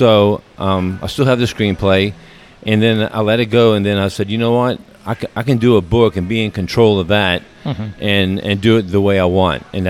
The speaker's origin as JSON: {"language": "English", "town": "New Orleans", "region": "Louisiana", "country": "United States", "tie": "born or raised there", "also_born_or_lived": "Metairie", "said": "I grew up here in New Orleans. I grew up on the West Bank in the 60s, early 70s, and then moved to Metairie. And then I've lived all over."}